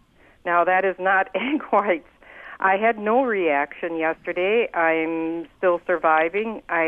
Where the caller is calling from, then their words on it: Oshkosh, Wisconsin, United States; I'm calling from Oshkosh